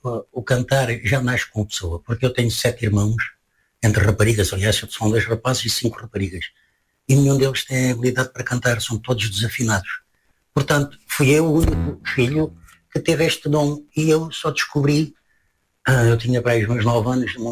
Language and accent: Portuguese; Tavira, Algarve, Portugal; also born or lived in Fuseta; Nasci no Algarve, na freguesia de Fuseta, concelho de Olhão, e praticamente vivi sempre no Algarve. Pois na Fuseta até à idade dos 8 anos e depois fui para Tavira, é uma cidade que eu também adoro, gosto muito de Tavira